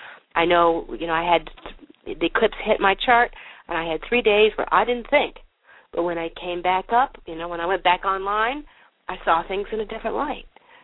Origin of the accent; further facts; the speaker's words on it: New Mexico, United States; I'm thinking of my home state of New Mexico right now, which has fires in every corner.